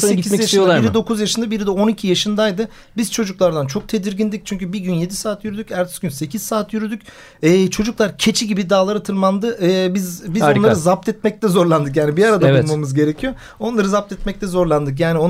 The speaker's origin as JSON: {"language": "Turkish", "town": "Ereğli", "region": "Zonguldak", "country": "Turkey", "tie": "born or raised there", "said": "Karadeniz Ereğli'de doğdum büyüdüm."}